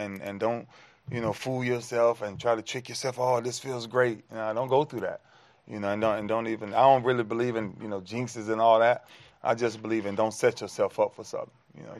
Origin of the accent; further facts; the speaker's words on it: Lakeland, United States; In my hometown, which is Lakeland?